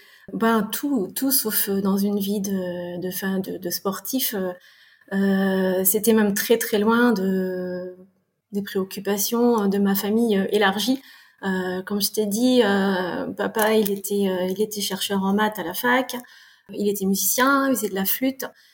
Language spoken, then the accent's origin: French; France; also born or lived in Canada; Je suis née au Canada, j'ai vécu 13 mois, on est revenu vite en France, donc je suis d'une famille qui est complètement canadienne. J'ai grandi en France